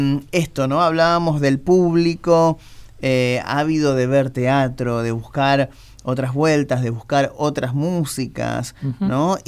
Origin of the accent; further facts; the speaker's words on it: Santa Clara del Mar, Buenos Aires Province, Argentina; yo que me crié en Santa Clara del Mar